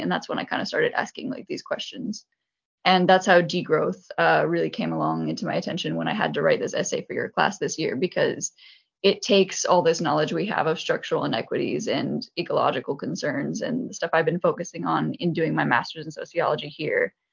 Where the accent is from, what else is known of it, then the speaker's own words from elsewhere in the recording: Washington, United States; So I am from Washington State in America. So that's the little state just below Canada in the top left corner there. And I'm near the Seattle area.